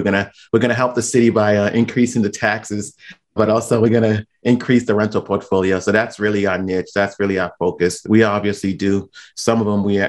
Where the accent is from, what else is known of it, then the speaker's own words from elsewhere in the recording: Somerville, Massachusetts, United States; You know, I grew up in Boston in Somerville area, and which is right outside of Boston. I currently am in Boston